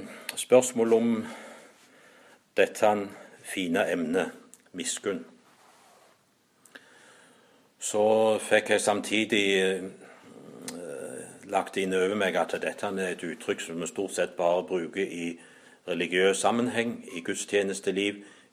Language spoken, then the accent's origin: Norwegian; Bjerkreim, Rogaland, Norway; jeg har hørt det et par ganger brukt i miljøet hjemme i Bjerkreim spesielt